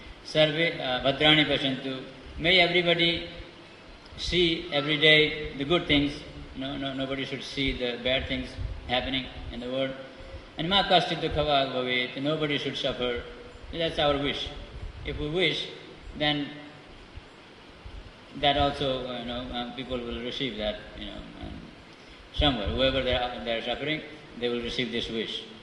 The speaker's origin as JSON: {"language": "English", "country": "Nepal", "tie": "born or raised there", "said": "just a week before I was in my hometown in Nepal"}